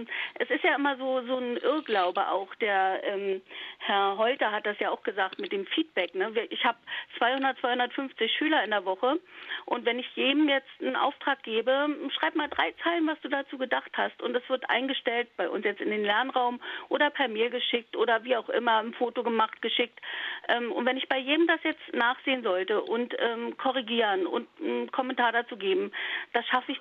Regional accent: Berlin, Germany; und ich bin ja auch aus Berlin

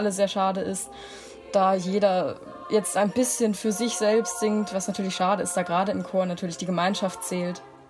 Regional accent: Baden-Württemberg, Germany; Also ich komme ursprünglich aus Baden-Württemberg und ich habe mich in der 9. Klasse dazu entschieden, die Schule wechseln zu wollen.

